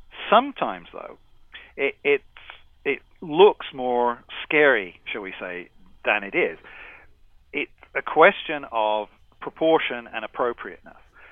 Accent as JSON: {"language": "English", "town": "Coventry", "region": "West Midlands", "country": "United Kingdom", "tie": "born there", "said": "I was born in Coventry in the UK"}